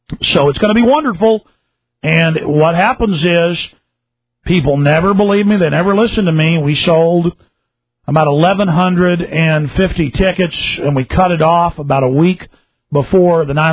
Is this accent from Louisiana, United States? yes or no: no; Texas, United States; right there by White Rock Lake. I grew up there on San Fernando Way. It was a street I was born on.